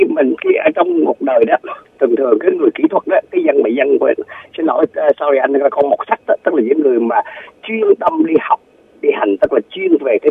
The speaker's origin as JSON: {"language": "Vietnamese", "region": "Central Vietnam", "country": "Vietnam", "moved": "yes", "said": "Thì nghe giọng của anh cũng giống như tôi là người miền Trung"}